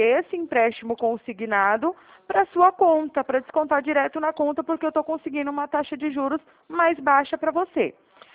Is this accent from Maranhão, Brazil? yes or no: yes; São Luís, Maranhão, Brazil; born there; Eu nasci lá em São Luís, eu ouvi falar de Icatu.